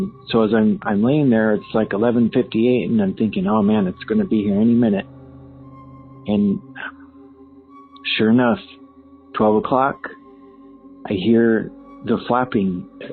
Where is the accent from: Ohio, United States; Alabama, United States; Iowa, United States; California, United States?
California, United States; I'm from Southern California.